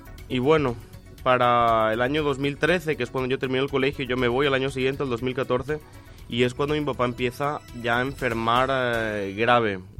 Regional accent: Paraguay; moved away as an adult; Nosotros, o sea, todos los hijos que nacimos acá en Paraguay, al terminar el colegio fuimos a estudiar fuera.

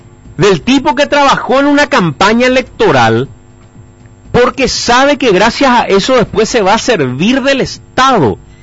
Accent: Paraguay; como paraguayos.

